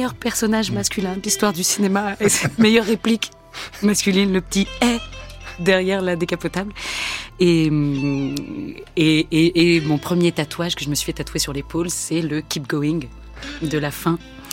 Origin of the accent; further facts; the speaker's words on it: Paris, Île-de-France, France; born there; Et j'habite Paris, je suis née à Paris